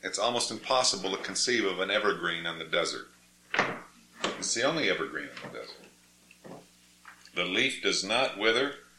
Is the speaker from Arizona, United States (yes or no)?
yes; Scottsdale, Arizona, United States; When I was growing up in Arizona, what's now Scottsdale, Arizona